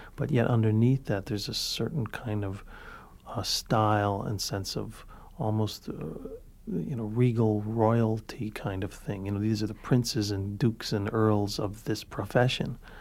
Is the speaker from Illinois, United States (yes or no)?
yes; Cicero, Illinois, United States; I grew up in Cicero, Illinois, so there was a lot of guys with $2,000 suits walking around.